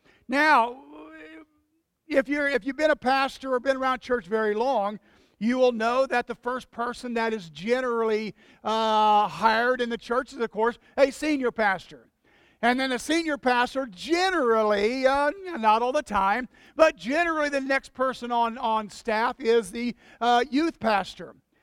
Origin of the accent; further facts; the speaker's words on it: Kokomo, Indiana, United States; Whenever I grew up in the church I grew up with in Kokomo, Indiana, we had one of the largest youth groups in the state.